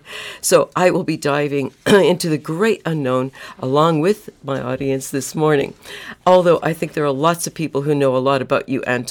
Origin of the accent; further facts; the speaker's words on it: Canada; now in United Kingdom; Maybe because I'm a Canadian, I have always and will never stop being interested in the people of Britain.